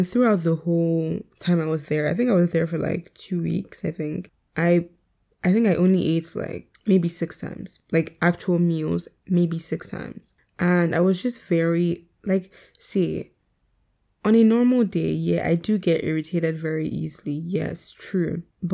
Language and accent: English; Delta, Nigeria; I went to Delta because I'm from Delta.